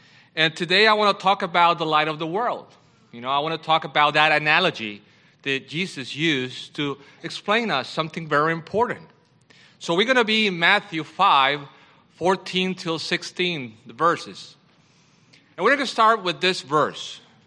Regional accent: Honduras; I'm from Honduras, Central America.

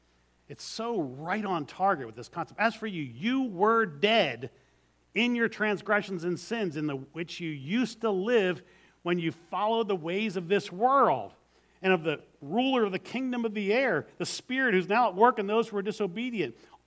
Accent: Philadelphia, Pennsylvania, United States; Growing up in Philadelphia, you're born, it's in your DNA.

